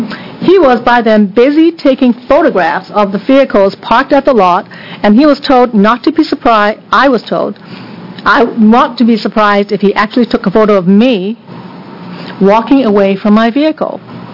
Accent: Portland, Oregon, United States; from Portland.

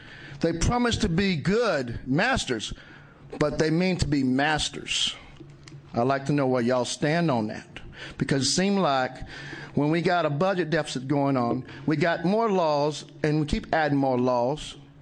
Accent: Sheridan, Oregon, United States; I'm from Polk County, Oregon, Sheridan on the Highway 22 side, in the countryside.

